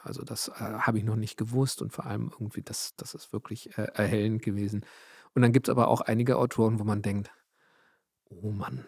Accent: Berlin, Germany; now in Güstrow, Germany; Wobei, als Berliner gesagt, der Zoo Rostock ist genauso weit weg hier von Güstrow wie in Berlin.

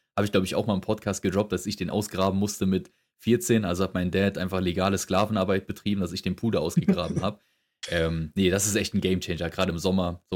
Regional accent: Saarland, Germany; Ich komme ja bekanntlich aus dem Saarland. Wir haben zwei coole Seen hier, Boostalsee und Losheimer Stausee.

